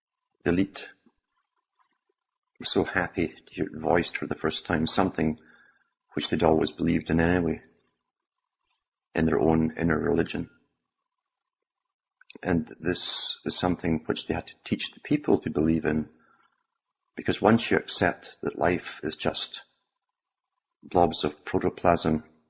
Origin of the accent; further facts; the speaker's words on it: United Kingdom; Growing up in Britain, during a time of mass upheaval